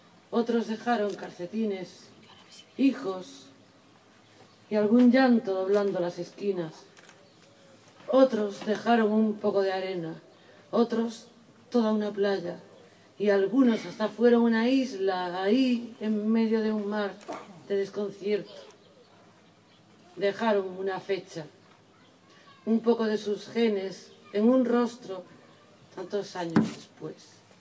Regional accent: Galicia, Spain; accent: Galician; Mi acento me delata como gallega

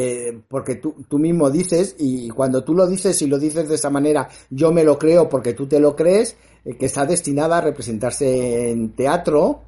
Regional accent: Madrid, Community of Madrid, Spain; a pesar de ser madrileño, soy de origen extremeño por las dos partes

